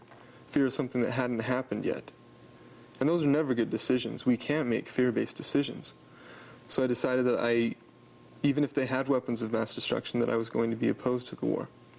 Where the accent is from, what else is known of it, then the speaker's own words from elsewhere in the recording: Utah, United States; Utah's my home state, and I love it. It's also the reddest state in the nation.